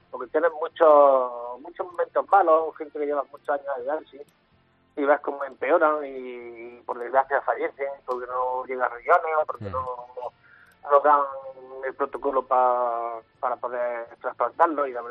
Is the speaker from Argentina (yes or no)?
no; Bailén, Andalusia, Spain; estoy en Jaén, soy de Bailén, pero trabajo en la ambulancia